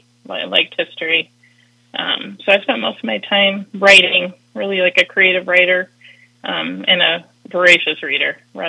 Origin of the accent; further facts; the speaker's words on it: Storm Lake, Iowa, United States; You know, I grew up in rural Iowa. Like I said, a town called Storm Lake, and we were about 8,000 people, primarily a farming community.